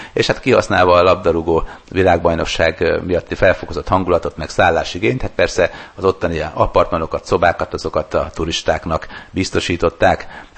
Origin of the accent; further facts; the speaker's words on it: Sopron, Győr-Moson-Sopron, Hungary; born there; Sopronban születtem, tehát azért jártunk arra felé.